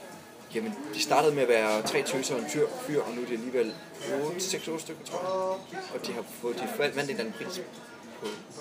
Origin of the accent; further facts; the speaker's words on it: Region of Southern Denmark, Denmark; also born or lived in Copenhagen; jeg er fra Syfyn, ja. … og jeg er født her i Mørrebro og vokset op på Syfyn.